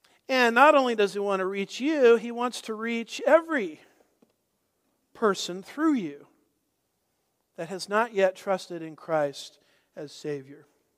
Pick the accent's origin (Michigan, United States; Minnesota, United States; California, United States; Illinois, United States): California, United States; I'm from Southern California. There's nothing that got my attention to God faster than an earthquake, which we had several of them.